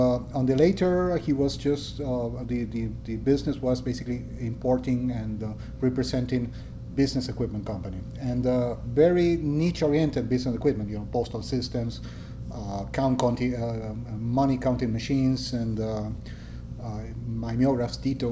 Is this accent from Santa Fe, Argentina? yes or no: no; Buenos Aires, Argentina; moved away as an adult; now in Puerto Rico; I was born here in Puerto Rico, and I was brought down to Buenos Aires when I was 7 years old. I lived with my maternal grandparents, and I almost make all my education over there.